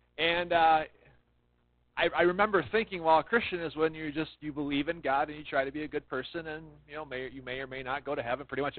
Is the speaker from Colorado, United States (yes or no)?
no; Montevideo, Minnesota, United States; I grew up in Montevideo, Minnesota. Anybody else from Montevideo?